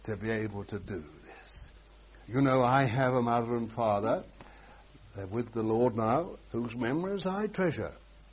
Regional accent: England, United Kingdom; It's not practiced in our lands, I ought to say, being an Englishman

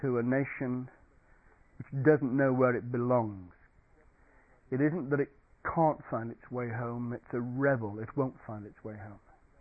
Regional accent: Stoke-on-Trent, West Midlands, United Kingdom; I'm a real townie anyway, where I grew up in Stoke-on-Trent, and for me, the nearest tree was a mile away in the local park.

